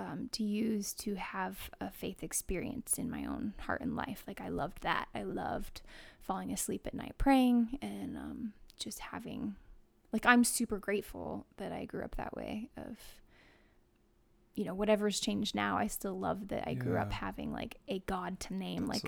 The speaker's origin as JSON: {"language": "English", "town": "Newberg", "region": "Oregon", "country": "United States", "tie": "born or raised there", "said": "I grew up in Newburgh, Oregon, Open Bible Church."}